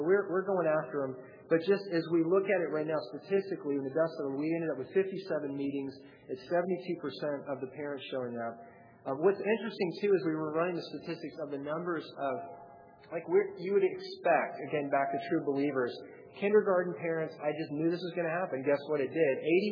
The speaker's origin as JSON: {"language": "English", "town": "Atlanta", "region": "Georgia", "country": "United States", "said": "I came from Atlanta, the old South."}